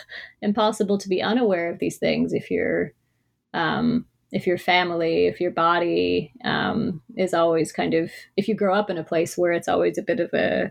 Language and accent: English; Toronto, Ontario, Canada; I was born and raised in Toronto, and as somebody who works in the arts in Canada